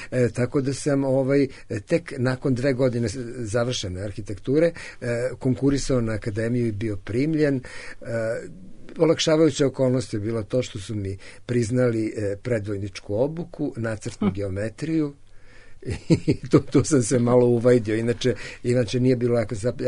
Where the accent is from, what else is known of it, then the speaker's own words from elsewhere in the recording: Zrenjanin, Vojvodina, Serbia; moved away as an adult; now in Belgrade, Serbia; a u Zrenjaninu sam završio i osnovnu školu, i muzičku školu, i gimnaziju, i iz Zrenjanina sam zapravo došao za Beograd na studije, i od tada sam u Beogradu sa jednom ili dve pauze koje sam proveo u Novom Sadu